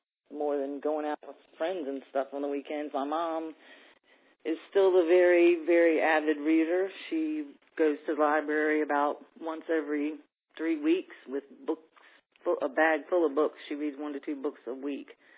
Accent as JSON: {"language": "English", "town": "Richmond", "region": "Virginia", "country": "United States", "lives_now": "Williamsburg, United States", "said": "I now live in Williamsburg, Virginia, but I'm from Richmond, Virginia."}